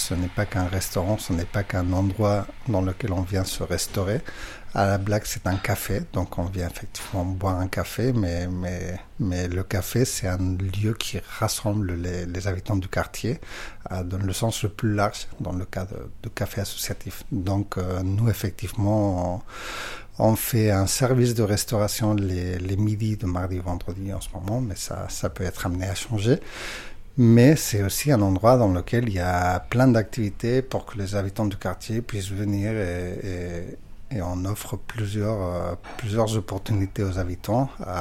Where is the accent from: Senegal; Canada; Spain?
Spain; Barcelona, Catalonia; French is a second language; moved away as an adult; now in Pantin, France; moi, je suis de Barcelone à l'origine, où j'ai vécu jusqu'à mes 35 ans. Donc, cela fait environ 10 ans que je suis à Paris, au Verrier, Pantin. Moi, je vis à Pantin, concrètement, depuis 2 ans, pas très loin d'ici.